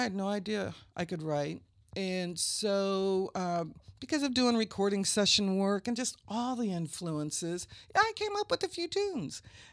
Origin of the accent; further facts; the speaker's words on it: Columbus, Indiana, United States; I am from Columbus, Indiana, where my father conducted our local community orchestra, and I'm the youngest of seven kids.